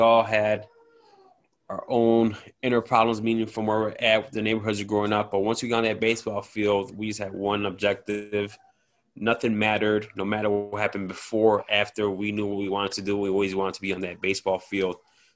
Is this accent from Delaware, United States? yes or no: no; Chicago, Illinois, United States; That was awesome because that's where my family's from, Puerto Rico. I am Puerto Rican, but I was born and raised in Chicago.